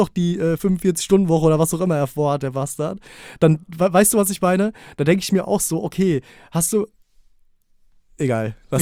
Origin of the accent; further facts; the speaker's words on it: Offenbach, Hesse, Germany; allein schon Offenbach, weil ich gesagt habe, ich komme aus Offenbach, ne?